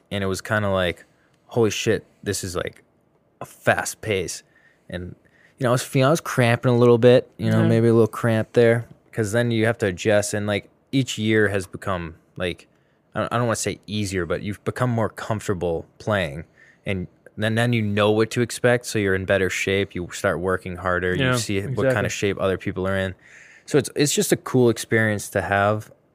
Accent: Boston, Massachusetts, United States; Yeah, I say Florida because I'm from Mass, the greater Boston area.

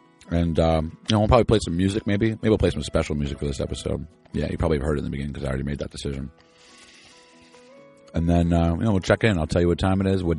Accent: California, United States; We've got Brian and I from the South, and I'm from the SoCal.

